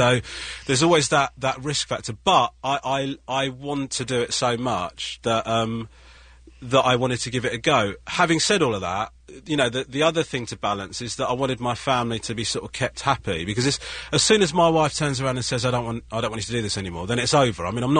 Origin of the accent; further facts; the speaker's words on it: Sri Lanka; I'm from Sri Lanka, yeah. Mm-hmm. My family originally Hindu.